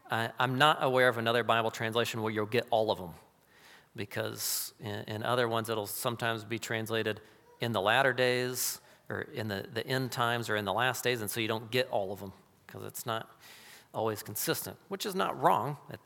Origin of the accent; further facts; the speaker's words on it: United States; But we're American. We only know one language and a little bit of Spanish, maybe.